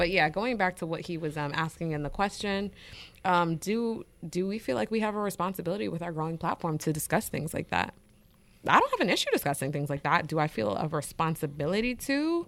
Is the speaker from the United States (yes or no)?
yes; the South, United States; I'm from the South, so I know in certain areas you just don't speak on certain issues openly.